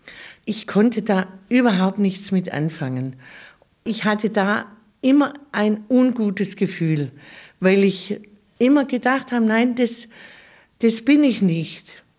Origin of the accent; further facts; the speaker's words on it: Baden-Württemberg, Germany; Bei uns in Oberschwaben ist ja vor allem Barock.